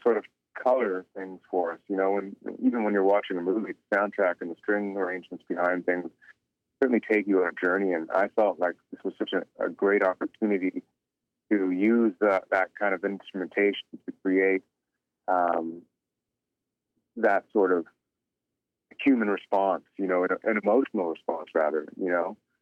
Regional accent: Toronto, Ontario, Canada; I didn't grow up on a reservation. I grew up in Toronto.

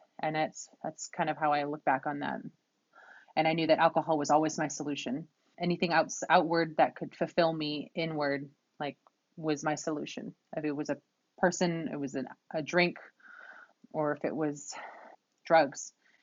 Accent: Anchorage, Alaska, United States; also born or lived in Grayling, Alaska / Hawaii; I'm originally from Alaska. I was born and raised in Anchorage, but I was also raised in Grayling on the lower Yukon River, as well as the Big Island of Hawaii.

